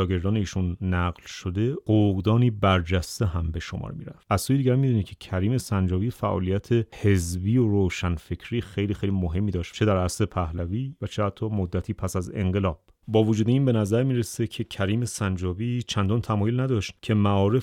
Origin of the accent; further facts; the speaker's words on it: Iran; برای من به عنوان یک ایرانی بسیار بسیار مهمه